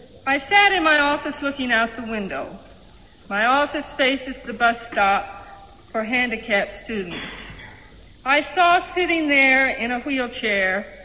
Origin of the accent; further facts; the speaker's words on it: Kentucky, United States; There is a young woman who has been in jail for almost a year in my home state of Kentucky.